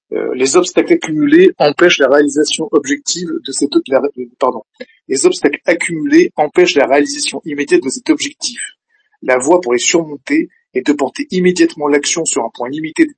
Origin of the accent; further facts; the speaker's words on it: France; je suis français, je ne suis ni américain ni russe